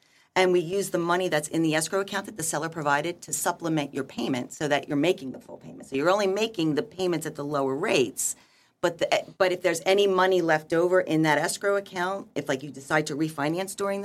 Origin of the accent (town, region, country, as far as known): New Jersey, United States; born or raised there; also born or lived in Germany